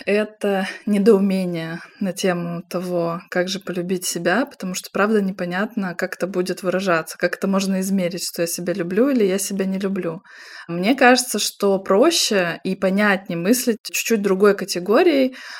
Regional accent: Russia; я приехала из России

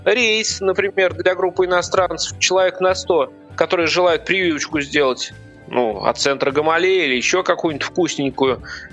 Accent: Sormovo, Nizhny Novgorod Oblast, Russia; now in Moscow, Russia; сегодня я не из Москвы, сегодня я в путешествии на малой родине, в Сормове.

